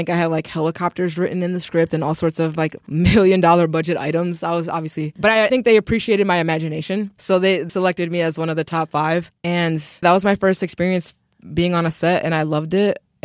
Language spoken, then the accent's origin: English; Milwaukee, Wisconsin, United States; Yeah, I'm a Milwaukee kid.